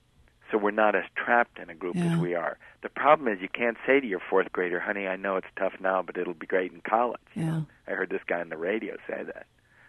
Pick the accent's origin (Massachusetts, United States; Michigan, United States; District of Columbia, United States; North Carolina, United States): Massachusetts, United States; They say, where are you from? And I say, Massachusetts.